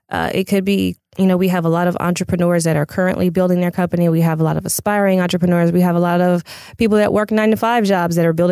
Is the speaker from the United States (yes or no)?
yes; Pasadena, California, United States; Yes, I'm a native of LA County. Probably one of the few unicorns that are here.